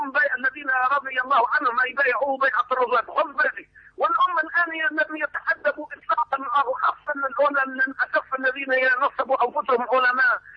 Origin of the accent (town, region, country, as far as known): Tunisia